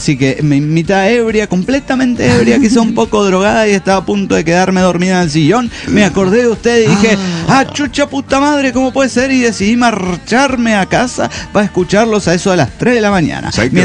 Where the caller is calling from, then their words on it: Cochabamba, Bolivia; Saludos desde Cochabamba.